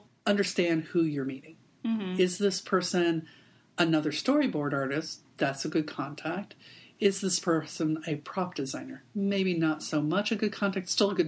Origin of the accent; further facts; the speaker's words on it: Albuquerque, New Mexico, United States; now in Los Angeles, United States; Albuquerque.